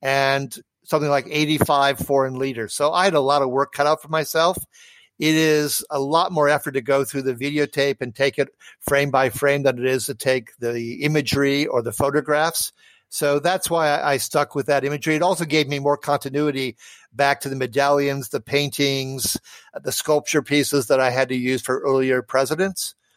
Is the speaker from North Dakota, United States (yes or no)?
yes; North Dakota, United States; born there; He also mm-hmm. spent some time in my home state. I was born in North Dakota.